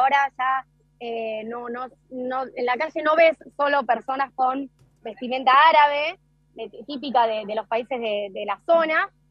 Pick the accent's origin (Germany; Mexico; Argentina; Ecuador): Argentina; como en Argentina estamos tan acostumbrados. Acá me sorprendió.